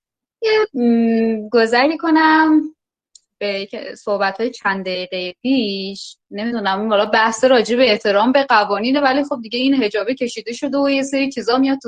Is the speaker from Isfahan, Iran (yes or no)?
no; Abadan, Khuzestan, Iran; born there; now in Shiraz, Iran; من خودم متولد آبادانم ولی خب شیراز زندگی میکنیم.